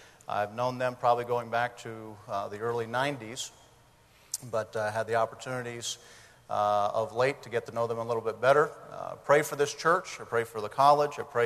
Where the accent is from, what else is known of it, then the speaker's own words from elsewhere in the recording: Connecticut, United States; also born or lived in Rhode Island; But I am born and raised in Connecticut and Rhode Island. So I have a split personality.